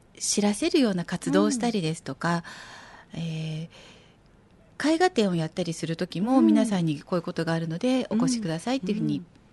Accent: Ichinomiya, Aichi, Japan; 私一宮出身なんですが

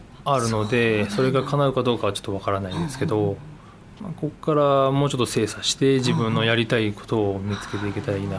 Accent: Seto, Aichi, Japan; 地元愛知県、できればこう瀬戸市で働きたいっていう考えがあって

